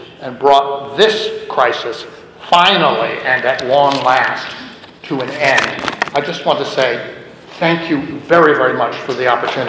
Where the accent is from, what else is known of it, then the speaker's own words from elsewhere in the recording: United States; but also as an American, I should say, on a transatlantic basis